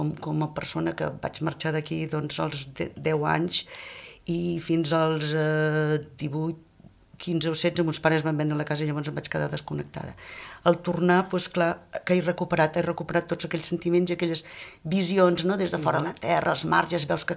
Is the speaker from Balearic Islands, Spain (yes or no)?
no; Pradell de la Teixeta, Catalonia, Spain; also born or lived in Tarragona; sóc de Pradell de la Teixeta i farà uns 9 anys que tinc l'estudi casa a Pradell. Jo, pues, per temes laborals i tal, vaig anar a Tarragona, és on me vaig formar a l'Escola d'Art i Disseny